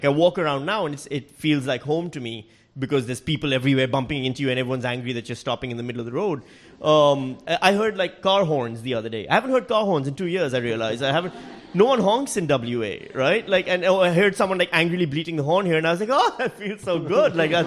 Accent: Pakistan; English is a second language; moved away as an adult; now in Australia; it's not like I'll ever stop being Pakistani. I was born in Pakistan, I spent 90% of my life there, and technically I'm still not an Australian either. I'm still a Pakistani on a temporary resident visa.

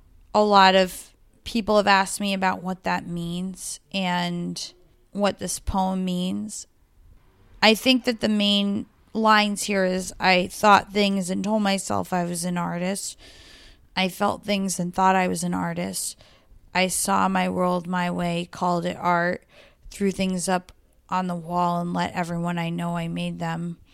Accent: Connecticut, United States; I grew up in Connecticut and I'm very familiar with Westchester, but here I was in New Jersey.

